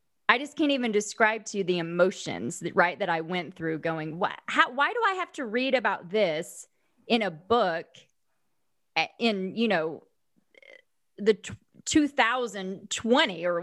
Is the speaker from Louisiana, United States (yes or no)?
no; Ardmore, Oklahoma, United States; is one where I grew up in Oklahoma. I was born and raised in Ardmore, Oklahoma, and I went to college in Oklahoma.